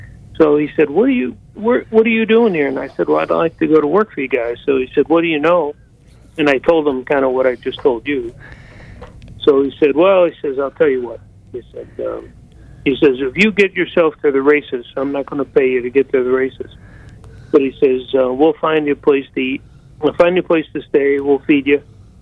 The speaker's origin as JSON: {"language": "English", "region": "Ohio", "country": "United States", "tie": "born or raised there", "said": "I grew up in a rural community just outside of Cleveland, Ohio."}